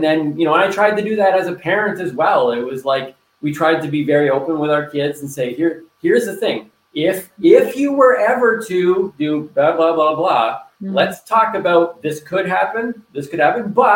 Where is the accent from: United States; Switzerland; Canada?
Canada; I was blown away as a Canadian when I went down to the States to visit friends on a dairy farm in Michigan.